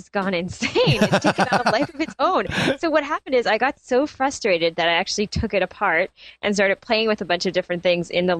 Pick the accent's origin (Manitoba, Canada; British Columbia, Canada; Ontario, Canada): Ontario, Canada; Toronto; from Toronto, Canada.